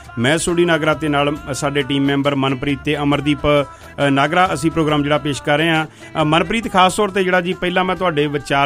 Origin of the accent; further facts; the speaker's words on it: Punjab, India; moved away; ਅਸੀਂ ਪੰਜਾਬ ਤੋਂ ਆਏ ਹਾਂ